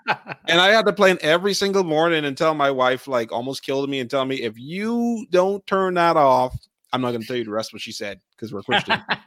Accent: Bahamas; I grew up in the Bahamas.

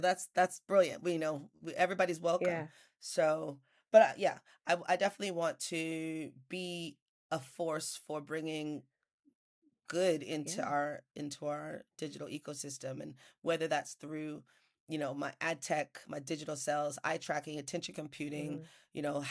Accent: California, United States; I mean, I'm from California. I've always roller skated down by the beach.

